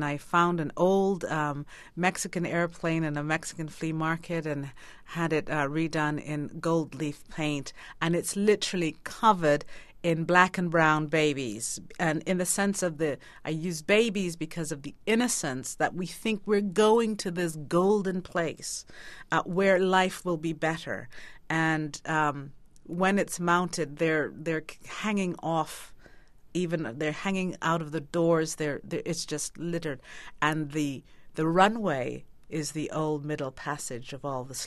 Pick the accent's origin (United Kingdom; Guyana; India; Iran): Guyana; now in United States; when I was a young girl, I came from Guyana originally, had the accent still, and I had my first American boyfriend